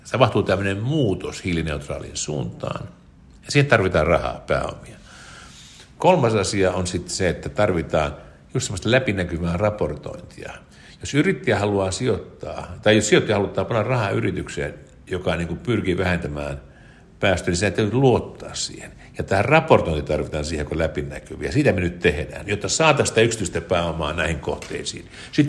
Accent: Mikkeli, South Savo, Finland; now in Helsinki, Finland; Me asutaan Helsingissä, mutta mä oon Mikkelistä.

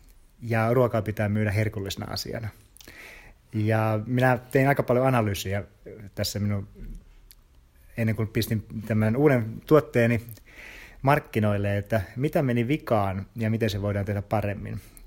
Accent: Helsinki, Uusimaa, Finland; olen Helsingistä

